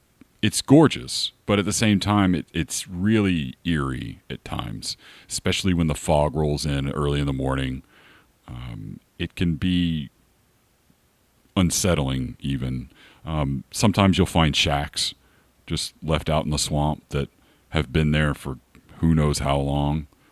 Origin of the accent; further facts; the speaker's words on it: the South, United States; Well, sorry. I am from the South.